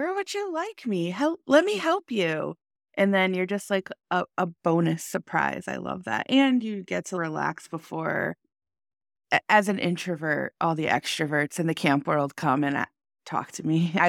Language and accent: English; Connecticut, United States; Kelly grew up in New York. I grew up in Connecticut.